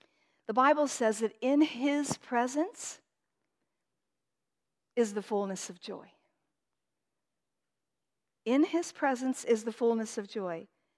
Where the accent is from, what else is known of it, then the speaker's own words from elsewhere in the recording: United States; born there; I'm a Christian. I'm not a Buddhist. I was born in America.